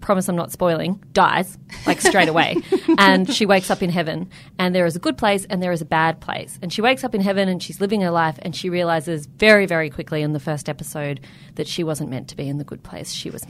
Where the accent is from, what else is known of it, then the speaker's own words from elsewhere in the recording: Canberra, Australian Capital Territory, Australia; I grew up in Canberra. I grew up very distinctly middle class, child of a teacher and a public servant. Didn't really know that there was anything outside of Canberra.